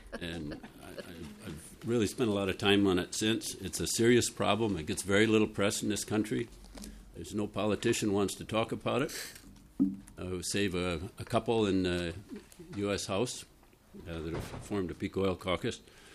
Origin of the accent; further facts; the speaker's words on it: Rochester, Minnesota, United States; I'm from Rochester, energy activist.